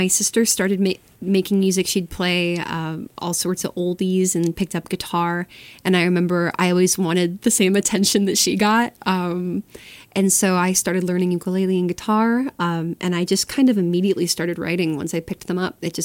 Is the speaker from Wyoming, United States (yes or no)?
no; Ithaca, New York, United States; now in Boston, United States; I'm originally from Western New York, Ithaca-ish area, if anyone's familiar.